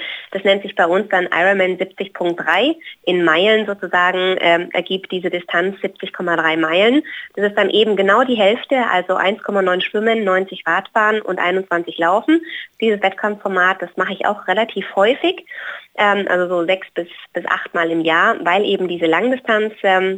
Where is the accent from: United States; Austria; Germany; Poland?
United States; Hawaii; eben jetzt da, wo ich herkomme, aus Hawaii